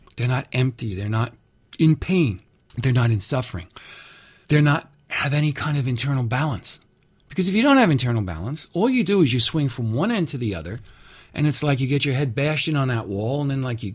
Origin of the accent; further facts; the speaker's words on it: New York City, New York, United States; I come from Americas. I come from New York City. And I lived next to San Francisco, Silicon Valley, where money everywhere.